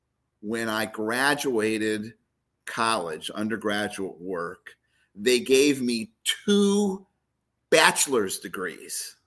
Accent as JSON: {"language": "English", "region": "Florida", "country": "United States", "tie": "born or raised there", "said": "And I was from, and I grew up in Florida."}